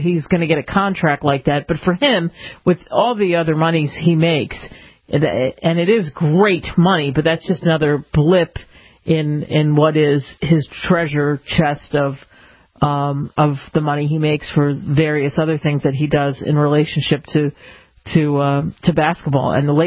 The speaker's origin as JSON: {"language": "English", "region": "Arizona", "country": "United States", "tie": "born or raised there", "said": "it's one of those states, my home state, that was such a Republican stronghold"}